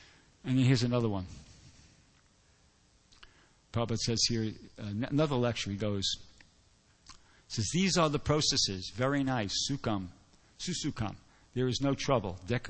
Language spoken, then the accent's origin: English; New York, United States; I'm from New York, actually